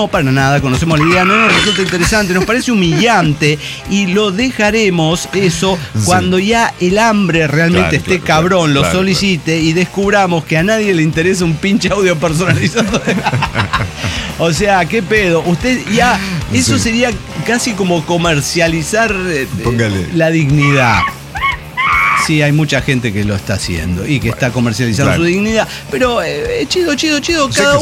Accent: Guadalajara, Jalisco, Mexico; de Guadalajara.

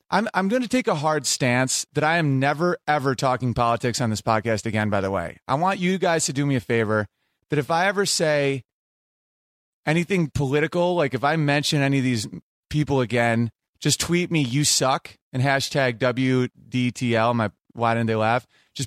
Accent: United States; born there; Because Native American, like I'm Native American. I was born in America.

